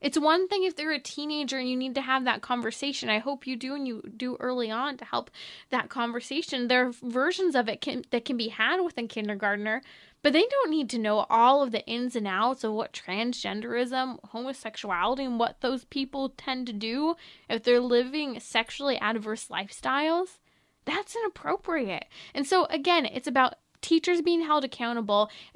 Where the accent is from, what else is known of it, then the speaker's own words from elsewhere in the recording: California, United States; it's not just California, it just happens to be my home state